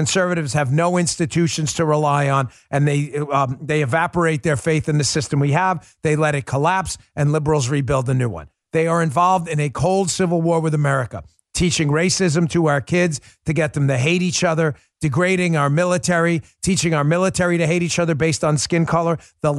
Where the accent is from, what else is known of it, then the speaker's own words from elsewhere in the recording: New York, United States; accent: New York; As I said to you there, my New York accent back.